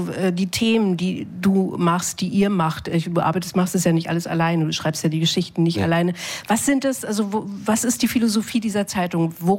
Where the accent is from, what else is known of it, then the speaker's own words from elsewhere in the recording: East Germany, Germany; Nee, also ich bin im Osten aufgewachsen.